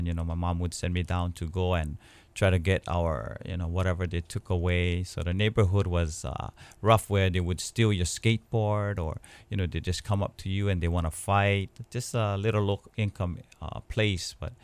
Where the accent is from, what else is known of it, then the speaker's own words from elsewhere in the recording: Waipahu, Hawaii, United States; So I grew up in Waipahu. So I'm originally from Waipahu. And I grew up on Pupukahi Street.